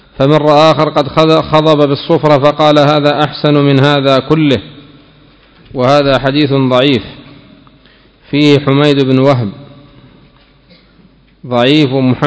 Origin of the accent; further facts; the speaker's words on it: Yemen; هل يزرع هذا في بلادنا؟ هل هو موجود في اليمن؟ عند من الكتم هل يزرع عندنا في اليمن؟